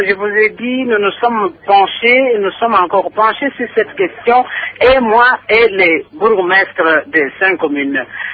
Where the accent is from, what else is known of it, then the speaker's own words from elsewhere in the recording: DR Congo; en tant que responsables et en tant que Congolais, tout simplement